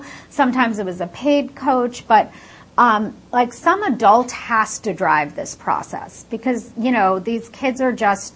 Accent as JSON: {"language": "English", "town": "Queens", "region": "New York", "country": "United States", "tie": "born or raised there", "also_born_or_lived": "India", "said": "I'm an immigrant. I was born in India. I grew up in Queens, so I mostly grew up in the United States."}